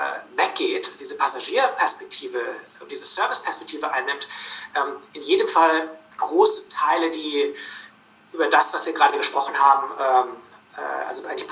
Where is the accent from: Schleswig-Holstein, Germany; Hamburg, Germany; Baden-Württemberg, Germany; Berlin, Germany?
Berlin, Germany; Also ich komme ja aus Berlin ursprünglich.